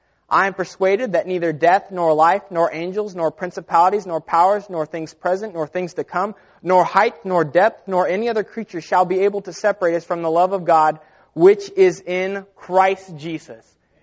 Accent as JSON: {"language": "English", "country": "United States", "tie": "born there", "said": "I am now a citizen of the United States whenever I was born in the United States."}